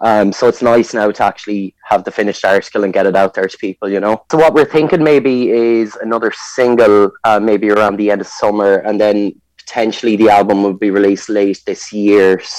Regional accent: Galway, Connacht, Ireland; I'm from Galway originally

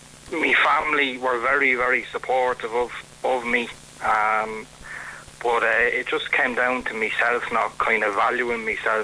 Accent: Ireland; I think we're in danger here of nearly accepting it as much as us Irish tend to accept alcohol

